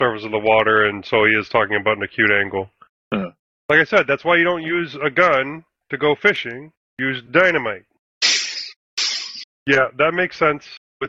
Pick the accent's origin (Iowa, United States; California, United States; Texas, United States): Iowa, United States; Like, I grew up in Iowa. You know, I spent a lot of my youth in Iowa, and sometimes the only way you ate was went out and shot it.